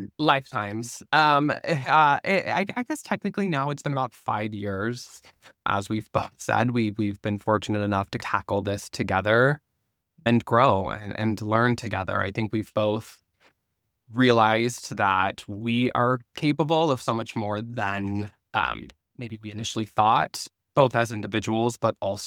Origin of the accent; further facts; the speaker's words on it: Las Vegas, Nevada, United States; now in Los Angeles, United States; But a little bit about me, I'm originally from Las Vegas. I've been in Los Angeles for about 10 years now, doing the acting, writing thing.